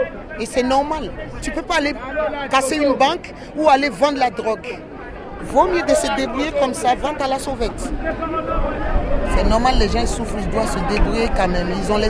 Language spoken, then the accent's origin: French; Republic of the Congo; Moi, je viens du Congo.